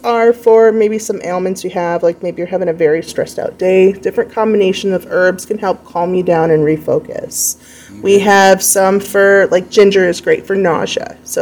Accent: Florida, United States; Well, we are originally from Florida. We've lived in Milan for about 3 years.

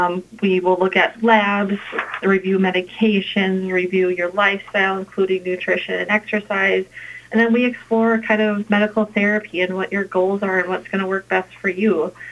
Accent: Montevideo, Minnesota, United States; I was born and raised in Montevideo, so having the opportunity to come back and serve my community

